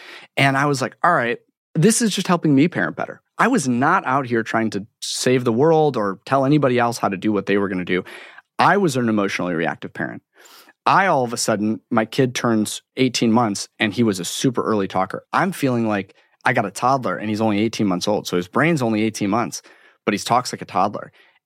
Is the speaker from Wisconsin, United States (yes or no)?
no; Chicago, Illinois, United States; I'm born and raised in Chicago.